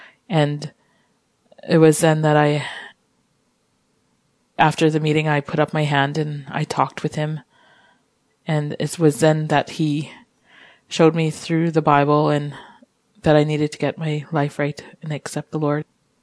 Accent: Kikino, Alberta, Canada; born or raised there

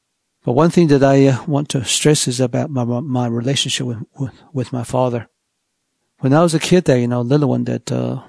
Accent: Church Rock, New Mexico, United States; also born or lived in Tohatchee; As my early remember going back, I grew up in Church Rock and at the Standing Rock.

